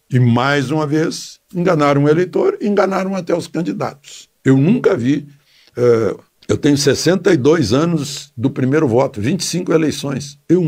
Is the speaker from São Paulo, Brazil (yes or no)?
no; Rio Grande do Sul, Brazil; born there; eu fui lá no meu estado natal, Rio Grande do Sul.